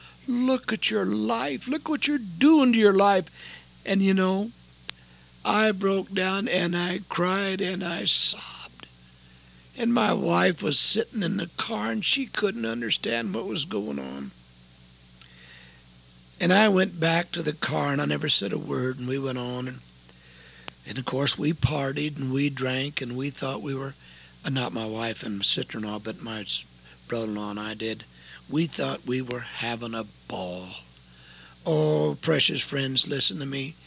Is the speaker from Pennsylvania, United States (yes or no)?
no; The Dalles, Oregon, United States; now in Portland, United States; And we lived in Portland, so we came up the Columbia River, and naturally we had to go through my hometown, the Dalles.